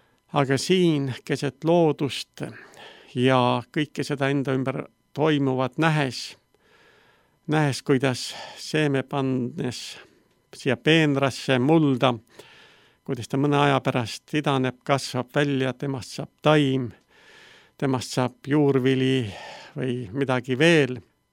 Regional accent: Southern Estonia, Estonia; Olen sündinud Lõuna-Eestis metsade rüppes. Nii palju võiks öelda, et lähima külani oli paar kilomeetrit, seal oli küll 1-2 maja

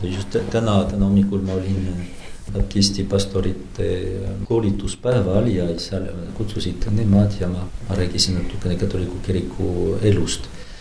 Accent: France; Estonian is a second language; see piirkond, kus ma olen pärit, see on nüüd Prantsusmaal, kus on rohkem kalviniste, need reformeeritud kristlasi.

